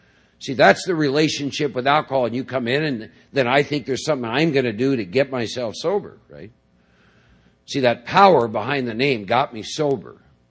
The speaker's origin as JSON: {"language": "English", "region": "Midwest", "country": "United States", "tie": "born or raised there", "said": "as I got older, born and raised in the Midwest, and finishing up college, get drafted, get sent to Vietnam"}